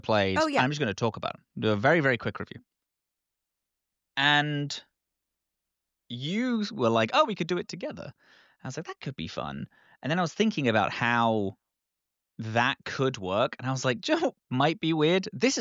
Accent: London, United Kingdom; accent: Cockney; because I grew up in Southeast London, they just knocked that accent. The proper Cockney accent that I was like getting was fully being out of me. And now I have a far more broad, people have called it a BBC accent.

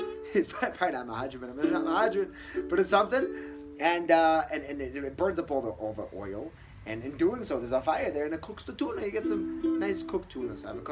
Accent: United States; Growing up in America, I never saw anything like this in my life. But coming here, I saw this Ben Astarim.

